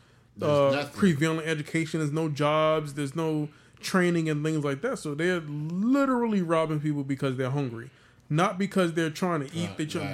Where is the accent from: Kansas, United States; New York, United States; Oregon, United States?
New York, United States; I'm from New York. I've seen my fair share of crime.